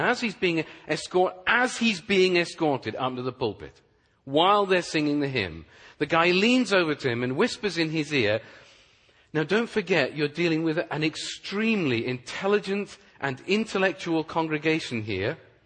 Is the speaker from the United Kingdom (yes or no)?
yes; Wales, United Kingdom; now in United States; I came over here to the U.S. a little less than 5 years ago from Wales, which is where I and my family all come from.